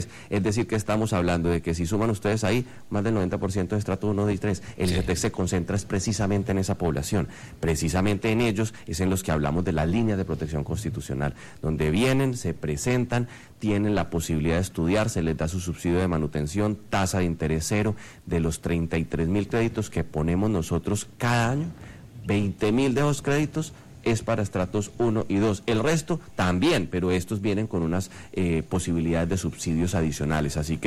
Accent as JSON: {"language": "Spanish", "town": "Armenia", "region": "Quindío", "country": "Colombia", "said": "yo soy de Armenia, yo soy de un municipio pequeño donde por allá la oferta del Estado ni llegaba. Después fui a Cali"}